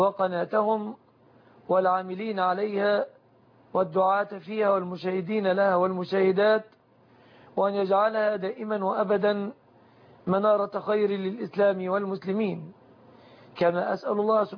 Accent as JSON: {"language": "Arabic", "country": "Egypt", "said": "في بلادنا مصر"}